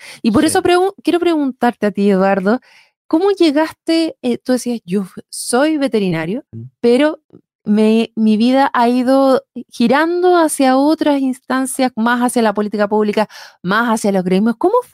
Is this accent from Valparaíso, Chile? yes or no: no; Santiago, Santiago Metropolitan Region, Chile; porque acá, a mí yo soy de Santiago, uh-huh.